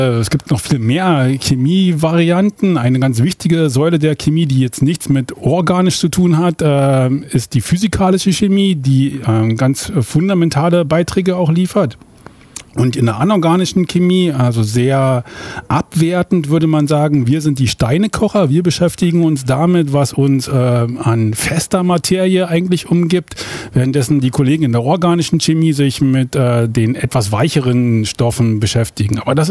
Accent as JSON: {"language": "German", "town": "Klötze", "region": "Saxony-Anhalt", "country": "Germany", "tie": "born there", "said": "Ich bin in Klötze in Sachsen-Anhalt geboren worden. Das ist jetzt schon 45 Jahre her. Bin von diesem sehr kleinen Städtchen nach Jena in Thüringen zum Studium gegangen."}